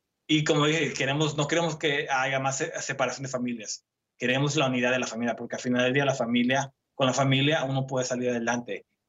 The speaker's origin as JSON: {"language": "Spanish", "country": "Mexico", "moved": "yes", "lives_now": "United States", "said": "ya soy inmigrante, soy indocumentado, vengo de México, pero tengo aquí me voy a quedar y no me voy."}